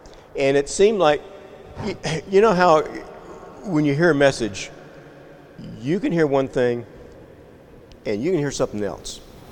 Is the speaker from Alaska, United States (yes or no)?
no; Houston, Texas, United States; now in Carthage, United States; So in 2012, we moved to Carthage. From growing up in Houston in a subdivision with wall-to-wall people to now living 12 miles out of Carthage in the country where we only have two neighbors within half a mile.